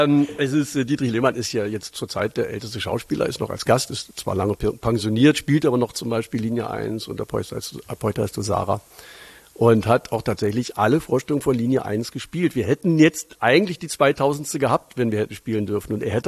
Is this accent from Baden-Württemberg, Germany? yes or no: no; Lower Saxony, Germany; now in Berlin, Germany; Ja, tatsächlich bin ich ein Niedersachse. Ich bin gelernter Wessi, ja. Ich bin jetzt seit 1984, 85 in Berlin, mit einer Berlinerin verheiratet.